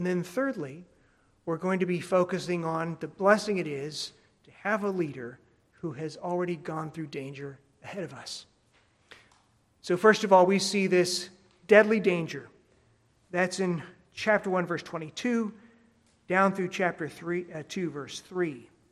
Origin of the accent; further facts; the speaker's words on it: California, United States; Growing up in California as I did, and not in the mountainous part, I had little experience with snow